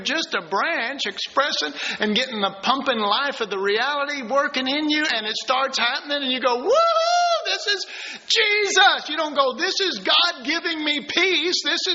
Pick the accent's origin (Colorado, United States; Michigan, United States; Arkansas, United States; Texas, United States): Texas, United States; Dallas; I was raised in Oak Cliff in Dallas.